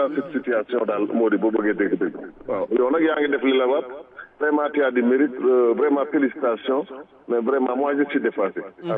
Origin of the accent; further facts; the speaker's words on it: Senegal; je suis sénégalais